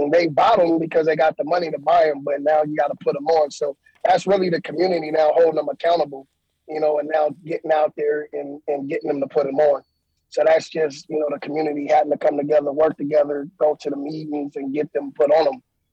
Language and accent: English; California, United States; I came from California, I moved up here, and the technology was way off from where we was at in California when I went up there.